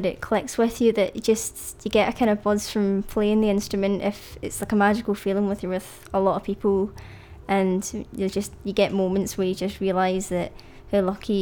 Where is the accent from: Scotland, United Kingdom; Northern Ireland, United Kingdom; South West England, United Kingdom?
Scotland, United Kingdom; I'm from Silcoats as well, but I went to Dykesmans Primary School and I'm now in fifth year at Ardrossan Academy.